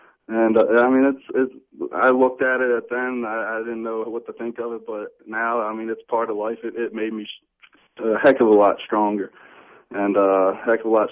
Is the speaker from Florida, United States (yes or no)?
no; Towson, Maryland, United States; I'm from Towson, but I mean I've never been out in Towson.